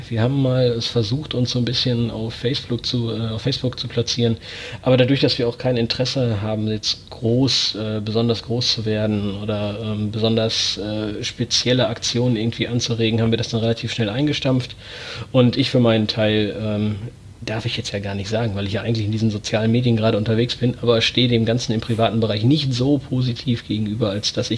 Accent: Herford, North Rhine-Westphalia, Germany; born there; ich bin 32 Jahre alt, bin gebürtiger Herforder. Das liegt für alle, die sich im Bielefelder Umland nicht so gut auskennen, quasi neben Bielefeld.

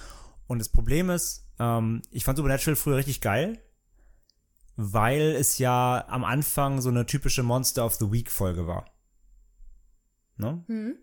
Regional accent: Bad Neuenahr, Rhineland-Palatinate, Germany; born there; Im Rheinland. In meiner Geburtsstadt, eine kleine Kurstadt, wo nur Menschen über 70 wohnen

